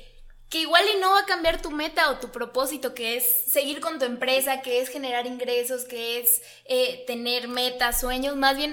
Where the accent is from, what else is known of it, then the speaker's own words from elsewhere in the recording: Mexico; como mexicanos, como ciudadanos y como personas, tenemos la responsabilidad de empezar a hacer algo